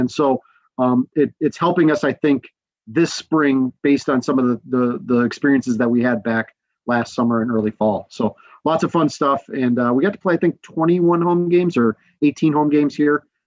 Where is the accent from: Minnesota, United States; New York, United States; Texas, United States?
Minnesota, United States; We're from Minnesota and we love our Juicy Lucy's here.